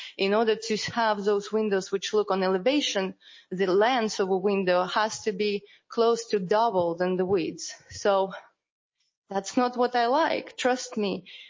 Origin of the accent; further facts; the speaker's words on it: Ukraine; We are from Ukraine, so I have my family, my brother, and our parents.